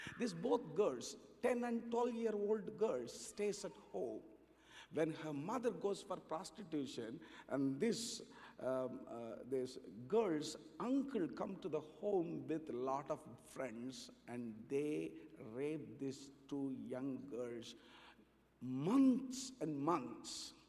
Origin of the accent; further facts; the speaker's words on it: India; English is a second language; Because, I came from India while I was praying for this day.